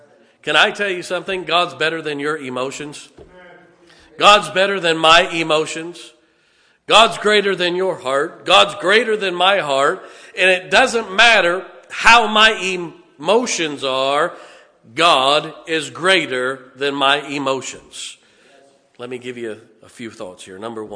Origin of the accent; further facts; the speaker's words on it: Ohio, United States; I grew up in Ohio. I get it.